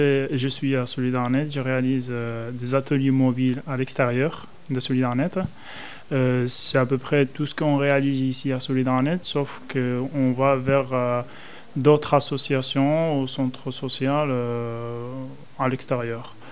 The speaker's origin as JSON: {"language": "French", "country": "Spain", "said": "Alors, moi, en fait, je viens de l'Espagne. Et du coup, mes études, je les ai réalisées en Espagne. J'ai fait un bac pro en Espagne."}